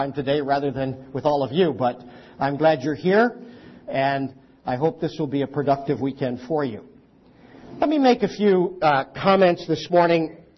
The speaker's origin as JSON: {"language": "English", "town": "Livonia", "region": "Michigan", "country": "United States", "tie": "born or raised there", "said": "My hometown, actually, in Livonia, a few years ago"}